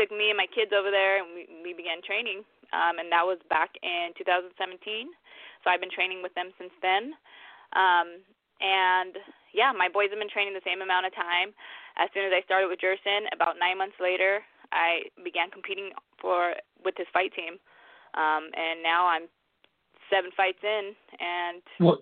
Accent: Wilmington, United States; growing up in Wilmington, you know, I've had my practice.

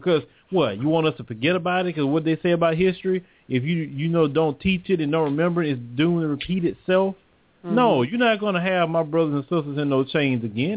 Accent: Port Arthur, Texas, United States; when I grew up in Port Arthur, Texas, they was getting their money and they was opening convenience stores, grocery stores, and they was buying shrimp boats.

